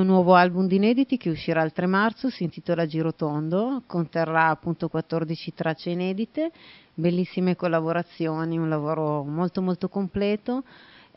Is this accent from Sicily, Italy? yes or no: yes; Sicily, Italy; Sì, assolutamente sì, è la mia terra natia.